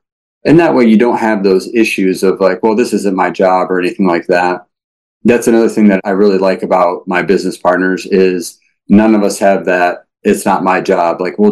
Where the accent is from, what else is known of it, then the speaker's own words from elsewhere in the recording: Michigan, United States; they're from Illinois, I'm from Michigan